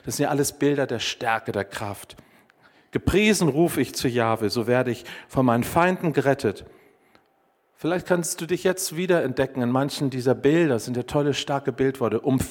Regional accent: Hanover, Lower Saxony, Germany; ich als Hannoveraner würde da nie mit dem Auto hochkommen

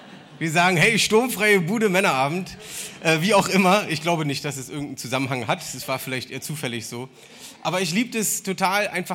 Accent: East Berlin, Berlin, Germany; Also ich komme ursprünglich auch aus Ost-Berlin und lebe dort auch immer noch und habe wirklich auch noch 9 Jahre die Mauer miterlebt.

